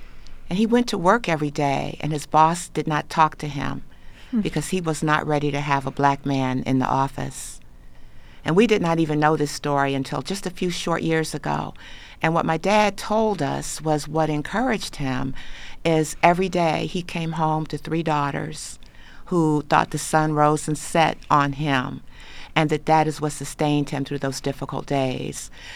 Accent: Gary, Indiana, United States; also born or lived in Chicago / Washington, D.C. / Detroit / Rochester; I was born in Chicago, Illinois. Grew up in Gary, Indiana, Washington, D.C., Detroit, Michigan, Rochester, New York, and Raleigh, North Carolina.

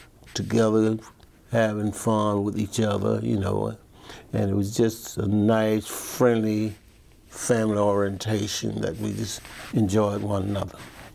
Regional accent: Starkville, Mississippi, United States; My ethnic background, I was born and raised up in Mississippi, Starksville. And my family was farmers.

